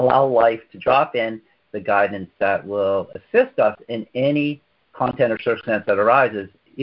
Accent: Canada; I'm Canadian

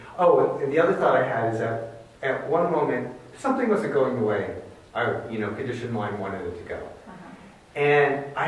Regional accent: East Coast, United States; I'm from the East Coast

